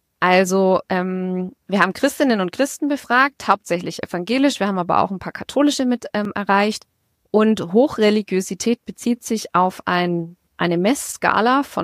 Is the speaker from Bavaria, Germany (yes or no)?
yes; Bavaria, Germany; ich bin im Steigerwald zur Schule gegangen. Von daher kenne ich mich ganz gut aus.